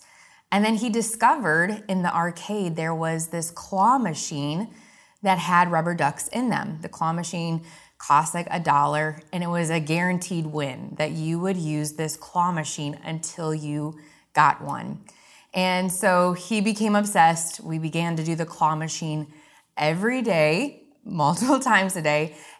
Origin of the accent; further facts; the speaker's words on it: Wisconsin, United States; now in Fort Myers, United States; I was born and raised in Wisconsin, and I now live in Fort Myers, Florida.